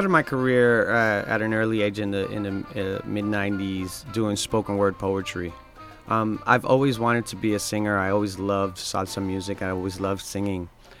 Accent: New York City, New York, United States; it's a love letter to the neighborhoods that I grew up in New York City.

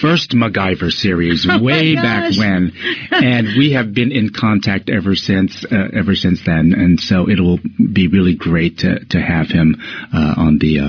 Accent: Hawaii, United States; In fact, you know, I grew up in Hawaii.

